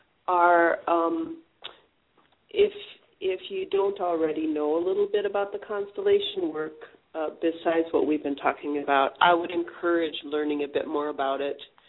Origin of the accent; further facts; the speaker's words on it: United States; You know, I am an American, and I work in this American field of consciousness